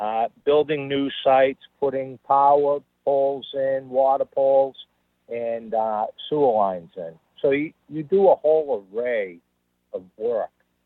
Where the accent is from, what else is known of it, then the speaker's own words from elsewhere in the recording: New Hampshire, United States; also born or lived in Malden, Massachusetts; I was born in Malden, Mass, and lived in New Hampshire most of my life.